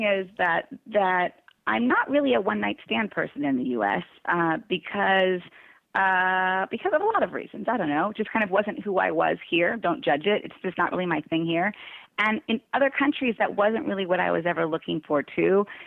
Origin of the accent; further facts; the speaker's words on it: Long Beach, California, United States; And I came from Long Beach, California, where there were 39 different languages spoken as a first language.